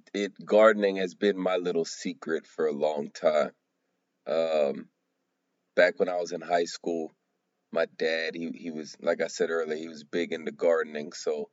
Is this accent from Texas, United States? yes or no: yes; Houston, Texas, United States; also born or lived in Baton Rouge, United States; Currently I'm in Houston, and I was born in Baton Rouge, but raised in Houston.